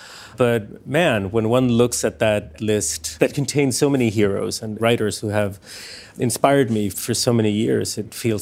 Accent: Stockholm, Stockholm County, Sweden; that I grew up reading in Sweden, in Stockholm.

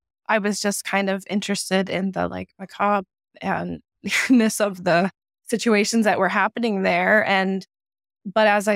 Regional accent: South Carolina, United States; And I am from South Carolina. I grew up in the South.

